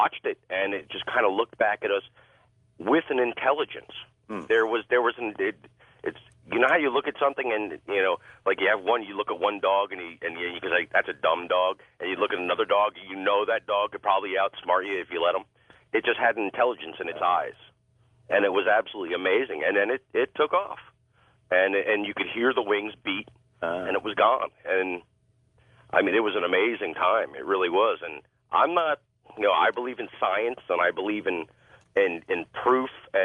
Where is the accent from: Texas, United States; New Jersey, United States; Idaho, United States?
New Jersey, United States; Howell Township; born there; moved away; I currently live in Florida, but I was born in New Jersey. I lived in Howell Township.